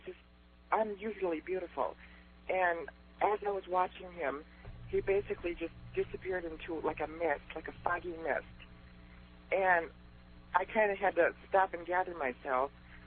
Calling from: Saskatoon, Saskatchewan, Canada; I'm calling from Saskatoon.

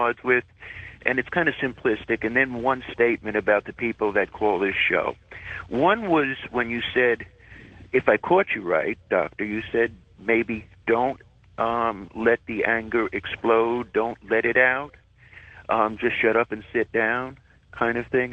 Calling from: Canada; Hi, this is … I'm calling from Canada.

